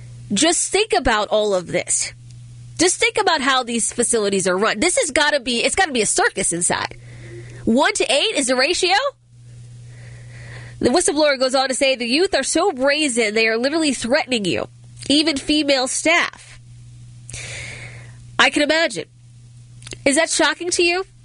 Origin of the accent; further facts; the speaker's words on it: Accokeek, Maryland, United States; I know exactly where Sheltenham is. I grew up in Accokeek. That's in Prince George's County.